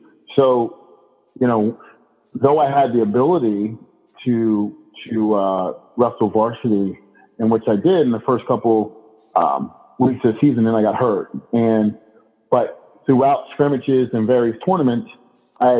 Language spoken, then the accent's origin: English; Delaware, United States; Well, actually, I'm from Delaware, that's on the East Coast.